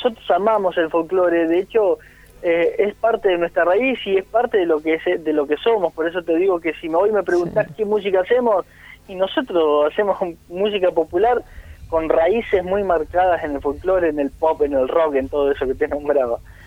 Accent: General Villegas, Buenos Aires Province, Argentina; now in Mar del Plata, Argentina; Yo soy de allá, de la provincia de Buenos Aires, General Villegas.

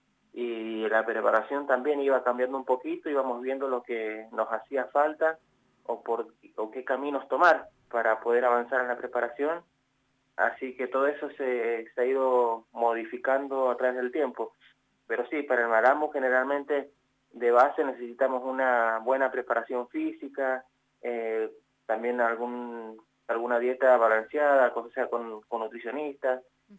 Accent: San Juan, Argentina; Ahora somos dos, pero no tan solo en San Juan, sino somos los únicos dos que tiene la región de Cuyo

